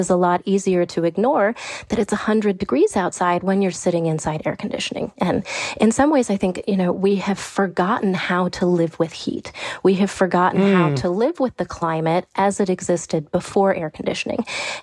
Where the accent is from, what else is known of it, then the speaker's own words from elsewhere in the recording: Chicago, Illinois, United States; So I grew up in Chicago in this brick three-flat apartment building, this very classic Chicago architecture, you know, built in the early 1900s.